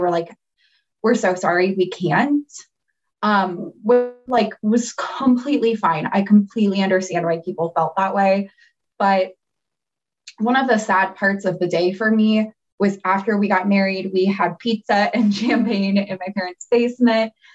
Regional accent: Kansas City, United States; You know, it's funny because I grew up in Kansas City or Kansas City area.

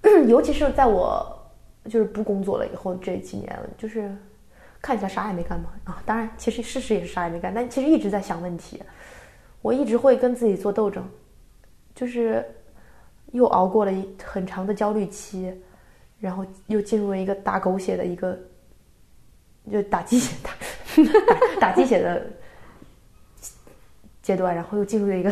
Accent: southern China, China; 因为我是南方人嘛，南方人小我家小时候有线是可以收到台湾的那个电视节目的。

